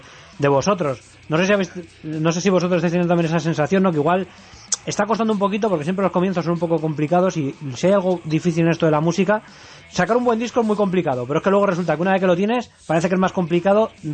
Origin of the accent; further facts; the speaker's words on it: Barakaldo, Basque Country, Spain; Porque nosotros precisamente somos de Baracaldo, en concreto.